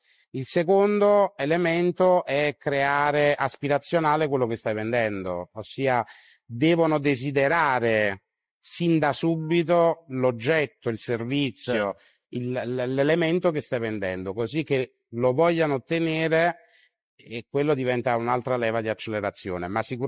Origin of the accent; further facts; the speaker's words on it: Naples, Campania, Italy; accent: Neapolitan; io vengo da una famiglia di commercianti napoletana, il mio accento, diciamo, non nasconde le origini